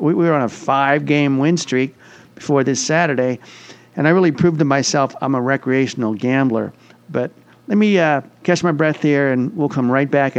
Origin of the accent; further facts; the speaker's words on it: Pennsylvania, United States; But, you know, you think I'd root for my home state, but I just couldn't do it.